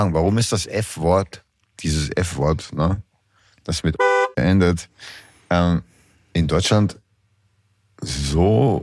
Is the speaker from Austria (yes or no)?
yes; Gmunden, Upper Austria, Austria; Im Salzkammer gut bei uns hier in Österreich, so da kommen ja meine Familie eigentlich her. Ich bin ja auch in Gunten geboren und das ist da und das ist ja am Traunsee.